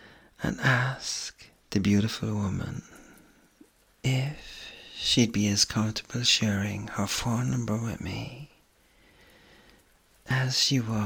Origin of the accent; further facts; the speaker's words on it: Ireland; I'm Irish, we bluff our way through everything. As I said, I'm Irish.